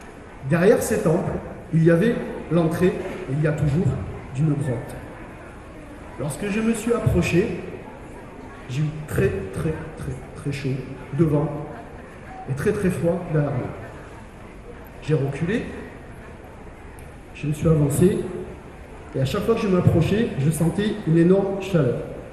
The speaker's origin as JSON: {"language": "French", "country": "France", "said": "mais en tant que Français, on peut très bien s'instruire et y accéder."}